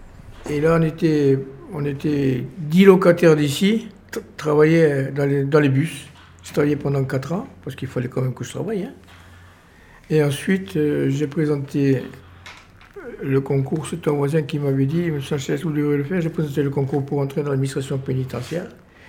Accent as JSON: {"language": "French", "town": "Oran", "region": "Oran Province", "country": "Algeria", "moved": "as an adult", "lives_now": "France", "said": "Moi, j'avais une réquisition du préfet d'Algérie, d'où je venais d'Oran, une réquisition pour partir immédiatement. J'étais dans la police en Algérie."}